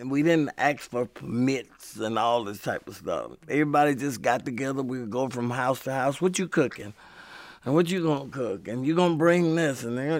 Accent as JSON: {"language": "English", "town": "Chicago", "region": "Illinois", "country": "United States", "tie": "born or raised there", "also_born_or_lived": "Northport, Alabama", "said": "I was born in Northport, Alabama, but I grew up in Chicago."}